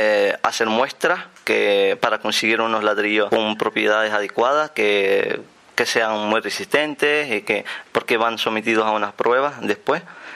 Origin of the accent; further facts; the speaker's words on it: Morocco; vengo de Marruecos.